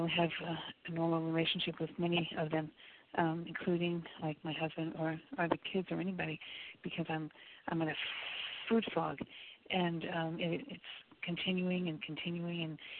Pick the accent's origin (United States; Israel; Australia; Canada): Israel; Beit Shemesh, Jerusalem District; from Israel, Beit Shemesh.